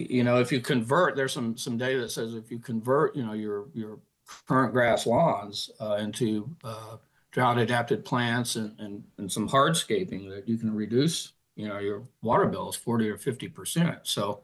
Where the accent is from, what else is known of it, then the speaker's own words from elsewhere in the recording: Texas, United States; we both are native Texans, so we're not carpetbaggers coming in here from Arizona. Mary was born and raised in Austin, and I spent most of my childhood in this area.